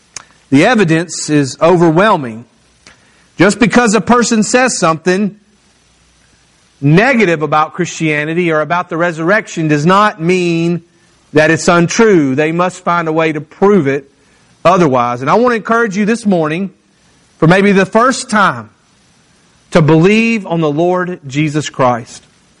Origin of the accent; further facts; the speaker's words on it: Mississippi, United States; now in Louisiana, United States; Well, we're in Louisiana parish. I'm from Mississippi. We have counties.